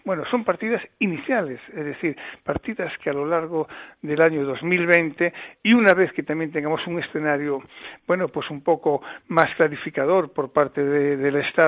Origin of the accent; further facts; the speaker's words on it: Galicia, Spain; como buen gallego